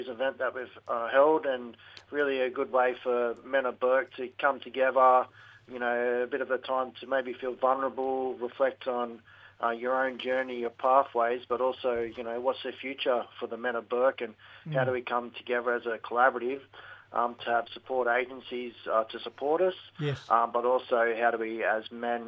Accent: Dubbo, New South Wales, Australia; Wiradjuri boy from Dubbo, Central West, New South Wales.

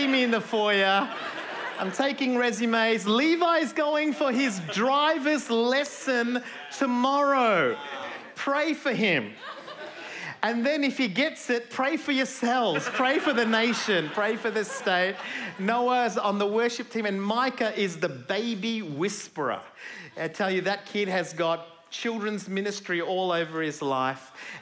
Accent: India; Now listen, I'm Indian, so I just want you to know we really believe in arranged marriages.

